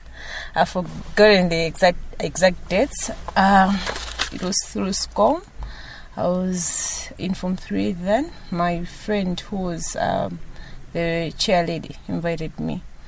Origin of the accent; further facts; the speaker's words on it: Blantyre, Southern Region, Malawi; now in Lilongwe, Malawi; I am currently staying in Lilongwe, Area 25, but I'm from Blantyre.